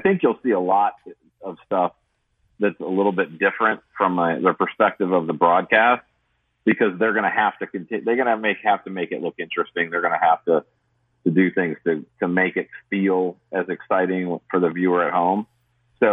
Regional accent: Michigan, United States; now in South Carolina, United States; I grew up in Michigan. Was a Big Ten guy until I came down here to South Carolina and ended up making it my home, you know, 25 years ago.

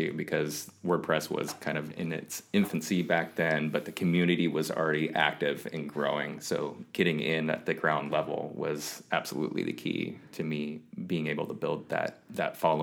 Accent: Black Diamond, Washington, United States; I was born and raised in Black Diamond, Washington, which is out in the country, way south of Seattle. I grew up on 5 acres with my two older brothers.

